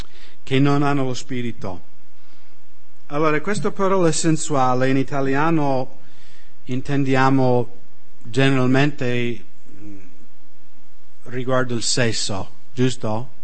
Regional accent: United States; Italian is a second language

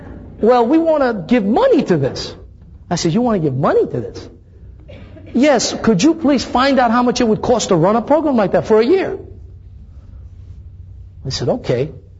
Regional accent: Thessaloniki, Central Macedonia, Greece; Because I was born in the city of Thessaloniki. That's my hometown. It was written to my hometown.

